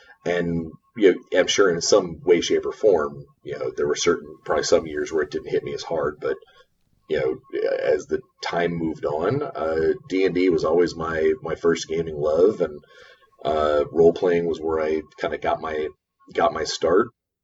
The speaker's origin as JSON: {"language": "English", "country": "United States", "said": "As an American, I am staying out of this."}